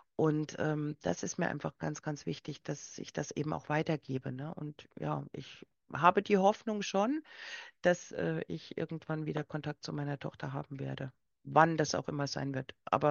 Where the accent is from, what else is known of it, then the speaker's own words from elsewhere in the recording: East Germany, Germany; Ja, also ich komme ja aus der DDR